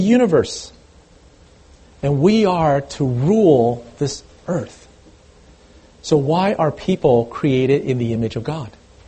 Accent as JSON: {"language": "English", "country": "Taiwan", "tie": "born or raised there", "said": "I remember when I was growing up in Taiwan, in our classrooms"}